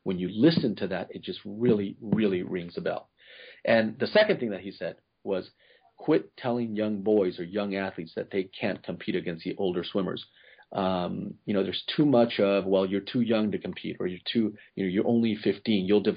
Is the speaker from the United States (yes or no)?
no; Ecuador; I'm from Ecuador. I'm from a third world country.